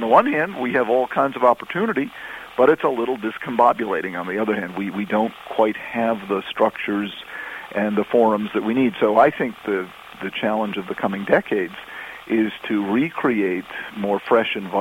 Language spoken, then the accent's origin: English; Chatham, Massachusetts, United States; I grew up in Chatham on Cape Cod, and back then in the 50s was a little fishing village, and I feel a tremendous sense of place there.